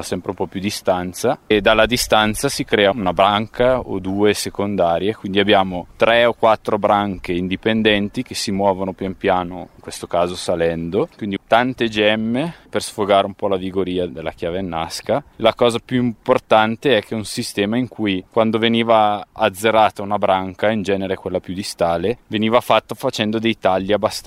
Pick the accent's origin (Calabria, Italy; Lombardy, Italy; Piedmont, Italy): Lombardy, Italy; Bergamo; now in Valtellina, Italy; Sono bergamasco, dopo gli studi e aver fatto un po' di esperienza in giro, ho avuto la possibilità casualmente di venire a lavorare qui in Valtellina come operaio di campagna.